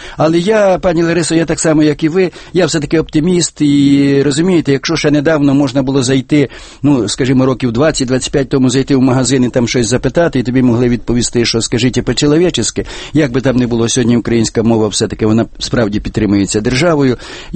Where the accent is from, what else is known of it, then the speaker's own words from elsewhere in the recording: Teklivka, Vinnytsia Oblast, Ukraine; Моє рідне село, я вам скажу, Теклівка на Вінниччині, залишилося 47 людей.